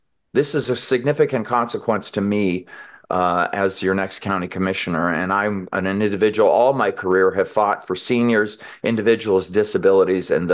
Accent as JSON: {"language": "English", "town": "Eugene", "region": "Oregon", "country": "United States", "tie": "born or raised there", "lives_now": "Portland, United States", "said": "I'm a native Oregonian. I was born in Eugene, but I've lived in Portland since 1985."}